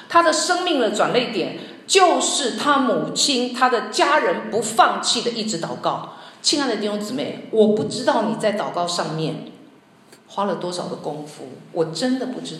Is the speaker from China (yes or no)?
no; Taiwan; 因为我是从台湾来的哈